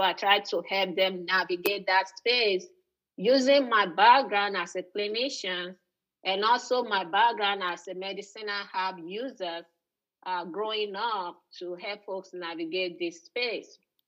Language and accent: English; Lagos, Nigeria; born there; My story started in Nigeria. I was born in Lagos, Nigeria. That's western part of Africa.